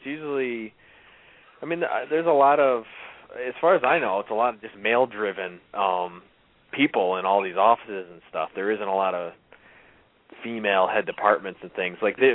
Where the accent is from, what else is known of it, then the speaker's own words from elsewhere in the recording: New York, United States; now I'm playing out once or twice a week all throughout New York. You know, I have a CD release in my hometown at Sweet Basil's June 28th.